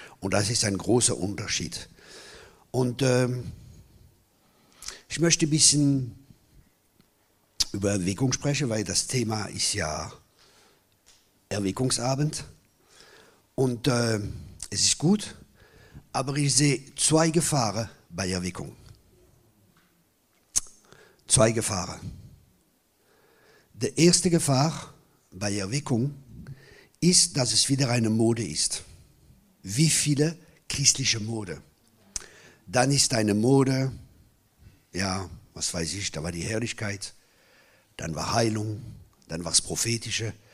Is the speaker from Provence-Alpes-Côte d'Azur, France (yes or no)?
no; Grand Est, France; Ich komme aus dem Elsass, wo die schönsten Männer kommen, aus dem Elsass.